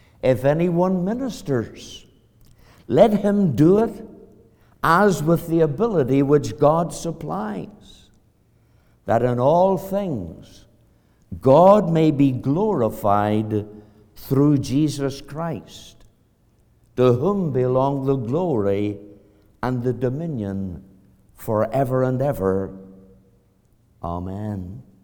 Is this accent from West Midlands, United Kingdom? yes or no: no; Belfast, Northern Ireland, United Kingdom; moved away as an adult; now in Canada; Back in 1972, when my wife Dorothy and I emigrated to Canada from Belfast, Northern Ireland, and that's the reason I talk so funny.